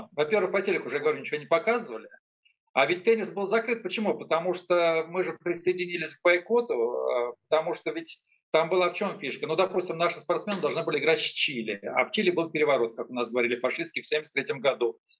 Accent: Moscow, Russia; а я, собственно говоря, родился и вырос на Соколе, на песчаных улицах

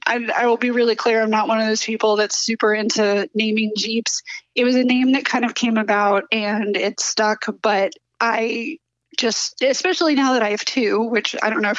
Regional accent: Houston, Texas, United States; I am from Houston, Texas, but I live in Southern Maryland. I guess you could say DC metro area, but not really.

